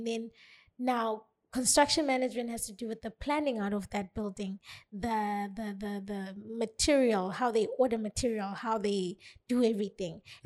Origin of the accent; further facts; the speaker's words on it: Eastern Cape, South Africa; now in Cape Town, South Africa; I'm from the Eastern Cape, small town called Itimbaza. I studied in Adelaide Gymnasium Technical High School.